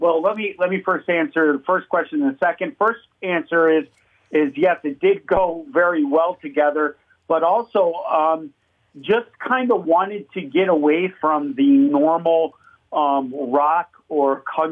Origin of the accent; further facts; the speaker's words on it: Chicago, Illinois, United States; Joe, ironically, I grew up down in Chicago, and Joe and I went to school together.